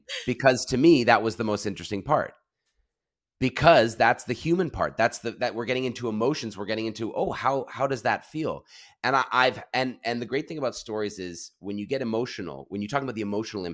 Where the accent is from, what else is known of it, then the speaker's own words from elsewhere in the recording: Canada; As a Canadian, I default to modesty.